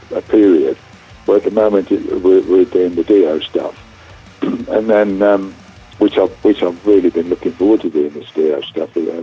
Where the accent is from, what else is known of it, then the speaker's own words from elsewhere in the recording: Birmingham, West Midlands, United Kingdom; he couldn't understand Geezer and myself because we're from Birmingham.